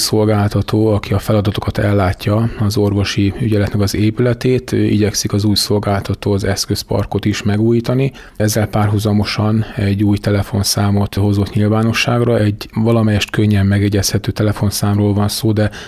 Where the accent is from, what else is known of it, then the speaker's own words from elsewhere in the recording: Kiskunhalas, Bács-Kiskun, Hungary; Mindenképpen fontosnak tartom kiskunhalasiként, hogy valamennyien halasiak